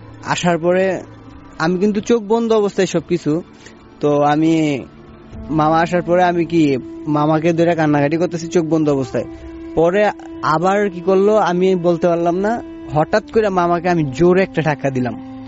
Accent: Daudkandi, Chittagong Division, Bangladesh; আমার গ্রামের বাড়ি দাউদকান্দিতে, মানে কুমিল্লাতে, আর আমার নানুর বাড়ি হচ্ছে চট্টগ্রাম।

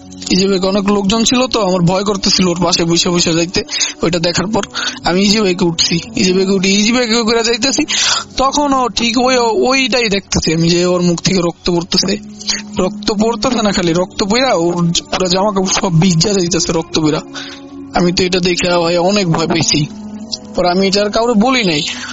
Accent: Bharaghata, Khulna Division, Bangladesh; আমাদের বাড়ি হলো ভরাঘাটা, তো আমি ভরাঘাটা থেকে মোড়লগঞ্জ বাজারের এখানে আসলে আপনি ভরাঘাটা বললে যে কেউ নিয়ে যাবে

